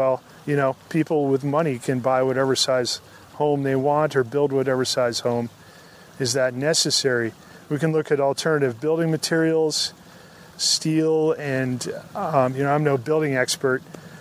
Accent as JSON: {"language": "English", "region": "Connecticut", "country": "United States", "tie": "born or raised there", "said": "I grew up in Connecticut, fairly rural setting, so I was surrounded by woods."}